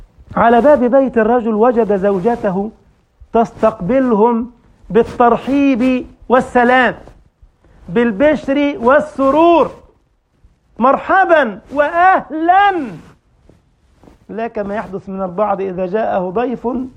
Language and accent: Arabic; Egypt; عندنا في مصر يقولون بالدارجة في تلك الأمثال الطيبة التي جاءتنا عن من سلف من الآباء والأجداد